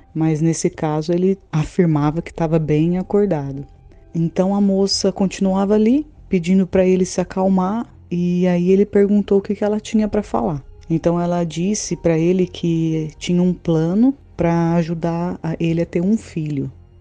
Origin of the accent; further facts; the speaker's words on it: São Paulo, Brazil; sou do interior de São Paulo